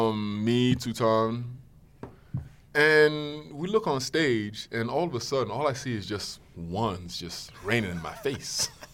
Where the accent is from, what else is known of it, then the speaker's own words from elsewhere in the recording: Atlanta, Georgia, United States; And they're up there. They're in Atlanta, my hometown.